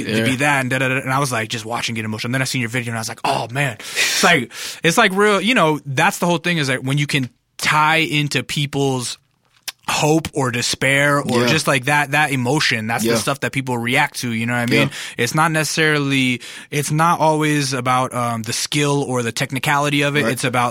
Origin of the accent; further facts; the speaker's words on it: Alaska, United States; I grew up in Alaska, which was very far removed from the East Coast